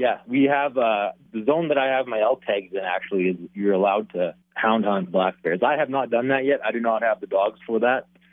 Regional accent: Manitoba, Canada; growing up in Manitoba, pretty much everyone, you know, we lived off moose in the winter up north.

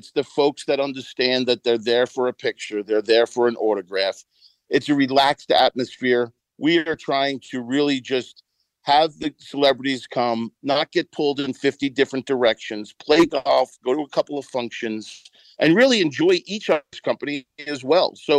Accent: Floral Park, New York, United States; obviously myself growing up in Floral Park and having in 1986 watching Orosco throw up his hands

